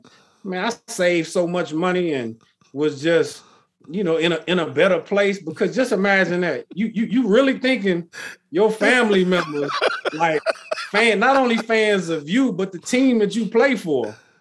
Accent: Texas, United States; I mean, I grew up in Texas.

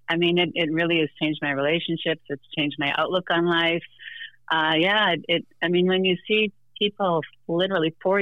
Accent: Minnesota, United States; Sure. Well, I am from Minnesota.

